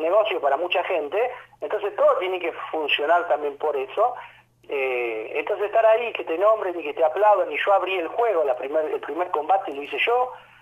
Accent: Argentina; que te nombren a vos, que sos el árbitro argentino

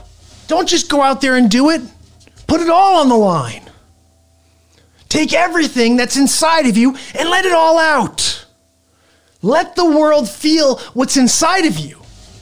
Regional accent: New Jersey, United States; In seventh grade, I grew up in New Jersey, and I had a dear friend.

